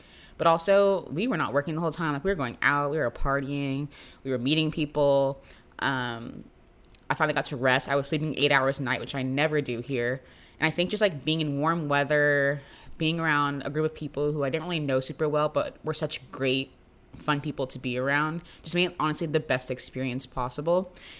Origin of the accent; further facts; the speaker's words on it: Florida, United States; like growing up in Florida, even being in New York, where like there are more people that look like me.